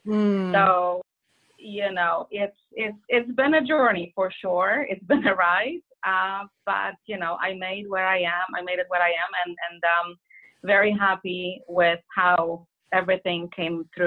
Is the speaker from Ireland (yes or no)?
no; Poland; English is a second language; moved away as an adult; now in Los Angeles, United States; I have been in Los Angeles for the past 25 years. I came from Poland. I was born and raised there for 21 years.